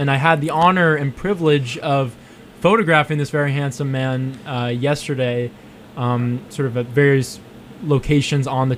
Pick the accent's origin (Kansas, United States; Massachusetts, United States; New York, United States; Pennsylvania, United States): Massachusetts, United States; Newton; So I was born and raised in Newton, Massachusetts, which is it's about 25 minutes away from here.